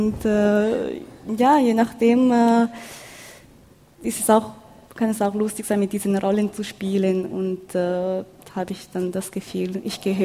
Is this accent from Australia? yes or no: no; Switzerland; Also ich selber, da ich in der Schweiz aufgewachsen bin, fühle ich mich mehr Schweizerin als Chinesin.